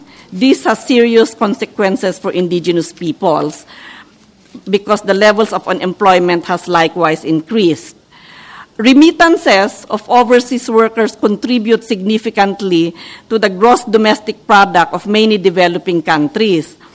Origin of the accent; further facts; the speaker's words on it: Cordillera Administrative Region, Philippines; I come from the Philippines, and I can speak of the situation of indigenous peoples in my country. In the region where I come from, the Cordillera region